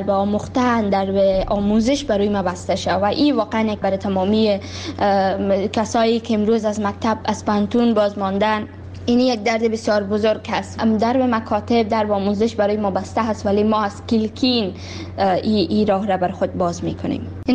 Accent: Kabul, Afghanistan; also born or lived in Baghlan; در سال 2005 در ولایت بغلان به دنیا دنیا آمدم و درسای ابتدایی خود را همچنان در کابل خواندم

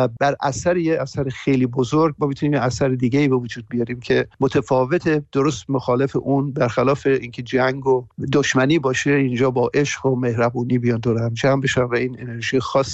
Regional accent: Tehran, Tehran Province, Iran; moved away as an adult; also born or lived in Mashhad; و از ایران 40 سال پیش اومدم بیرون. اصلیتم مال مشهد و تهران گروآپ کردم دوره دانشگاه و اینا رو، ولی خیلی جوان بودم که اومدم بیرون

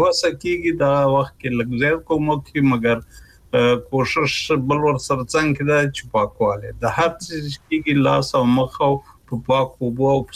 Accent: Kunar, Afghanistan; زمونږ په محیط کې چې زه په کنړ کې لوی شوم، زه چې کوچنی وم

